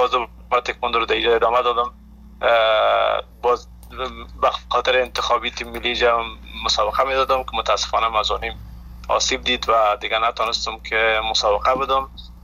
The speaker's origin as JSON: {"language": "Persian", "country": "Afghanistan"}